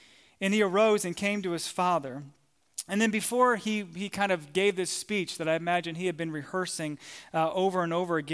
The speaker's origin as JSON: {"language": "English", "town": "Frederick", "region": "Maryland", "country": "United States", "tie": "born or raised there", "said": "Well, Emily and I, we grew up in Frederick, Maryland."}